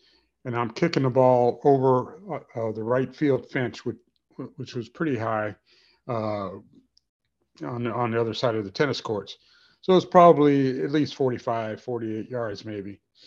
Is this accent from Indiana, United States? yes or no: yes; Gary, Indiana, United States; And, you know, I grew up in Gary, Indiana. Northwest Indiana was a real hotbed for basketball, especially.